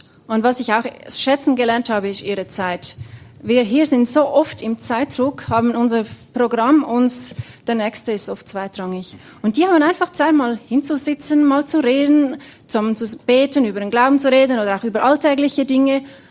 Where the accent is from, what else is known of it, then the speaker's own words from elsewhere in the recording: Zurich, Switzerland; Gar nicht so viel anders wie jetzt im Kanton Zürich, wo ich herkomme.